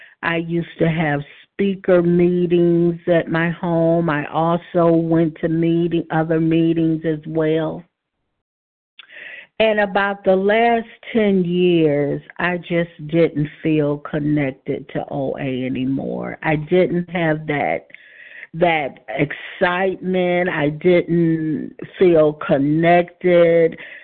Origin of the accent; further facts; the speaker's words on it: Michigan, United States; from Michigan.